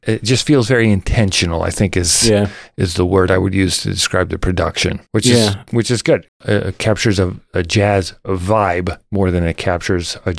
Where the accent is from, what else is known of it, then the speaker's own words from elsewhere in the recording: Midwest, United States; I was a kid from the Midwest. I'd never heard of it.